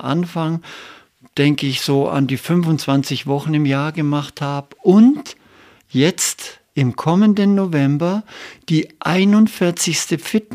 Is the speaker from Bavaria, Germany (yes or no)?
yes; Füssen, Bavaria, Germany; born there; Ich bin geboren in Füssen.